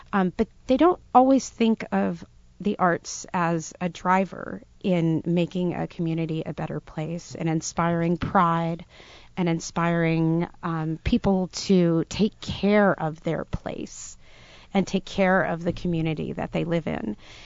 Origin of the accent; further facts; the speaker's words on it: Providence, Rhode Island, United States; So I grew up right around Providence.